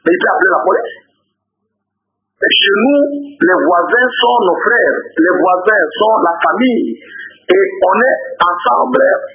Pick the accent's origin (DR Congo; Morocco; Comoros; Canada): DR Congo; Sankuru; Je suis de Sankourou